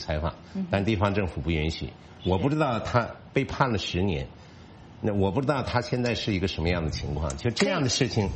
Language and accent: Chinese; Harbin, Heilongjiang, China; 就是我的家乡哈尔滨有两个村已经搞过这个实验